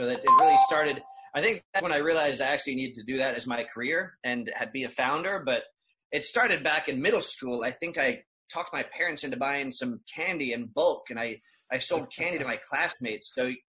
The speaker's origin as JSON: {"language": "English", "country": "United States", "said": "I only hire in the Philippines, and I'm not a Filipino, I'm American."}